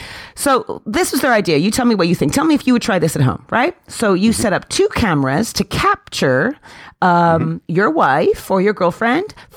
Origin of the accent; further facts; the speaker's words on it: United Kingdom; I'm British.